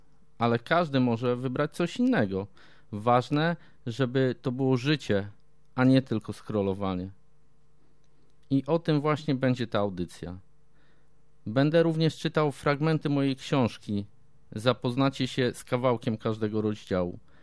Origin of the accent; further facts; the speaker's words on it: Warsaw, Masovian Voivodeship, Poland; Wychowałem się na warszawskiej Pradze. To moje miejsce na ziemi. Trochę surowe, trochę szorstkie, ale prawdziwe.